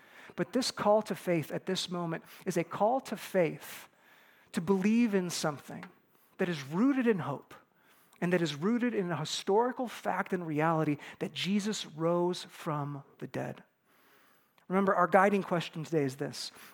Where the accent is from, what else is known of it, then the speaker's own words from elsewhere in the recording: Midwest, United States; Listen, folks, I grew up in the Midwest. The Midwest is not beautiful, okay?